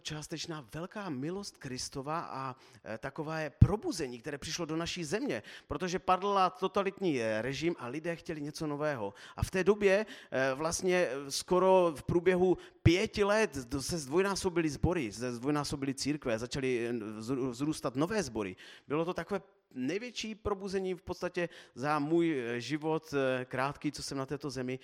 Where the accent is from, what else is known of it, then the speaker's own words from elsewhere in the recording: Nivnice, Zlín Region, Czechia; Tak jsme z Nivnice a naším domovským sborem je Uherský Brod. Chodíme do apoštolské církve